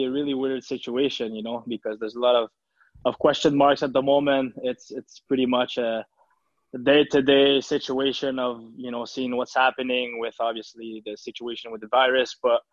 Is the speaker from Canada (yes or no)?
yes; Le Gardeur, Quebec, Canada; Yeah, it's a little town, you know, 20 minutes away from Montreal. Really quiet place.